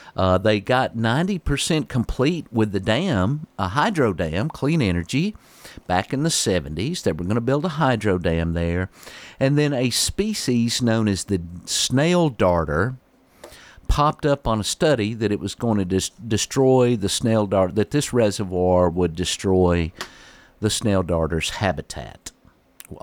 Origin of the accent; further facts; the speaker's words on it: Manchester, Tennessee, United States; I grew up in Coffee County around Manchester, Tennessee.